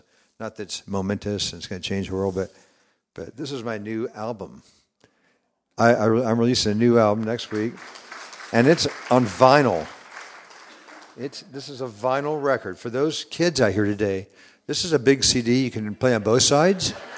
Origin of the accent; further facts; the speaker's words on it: Kansas City, Missouri, United States; I'm from Kansas City, and last year, when we won the World Series, he was a key part, acquisition for us